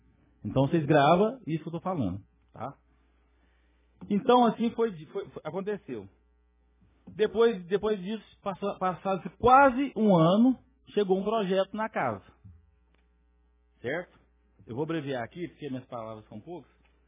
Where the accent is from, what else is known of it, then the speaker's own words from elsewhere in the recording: Jaci, São Paulo, Brazil; sou de Jaci, todo mundo sabe dos meus familiares